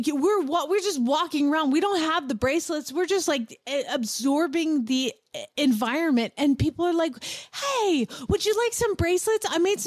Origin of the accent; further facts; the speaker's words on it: Atlanta, Georgia, United States; But I will tell you, I'm from Atlanta and I've been to concerts.